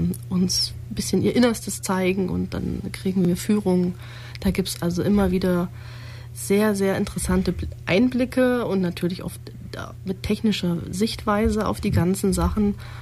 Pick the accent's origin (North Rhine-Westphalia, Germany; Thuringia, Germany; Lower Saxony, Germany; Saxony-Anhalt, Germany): Saxony-Anhalt, Germany; Dessau; now in Neu-Ulm, Germany; Ich komme ursprünglich aus Dessau und wohne hier in Neu-Ulm.